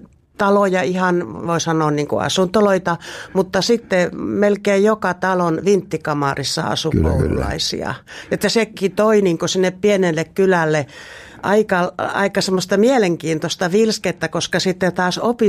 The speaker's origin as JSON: {"language": "Finnish", "town": "Ylivieska", "region": "North Ostrobothnia", "country": "Finland", "tie": "born or raised there", "said": "mä olen kotoisin Ylivieskasta maalaistalosta ja maalaissuvusta ja tarkemmin tämmöisestä kylästä kuin Raudaskylä"}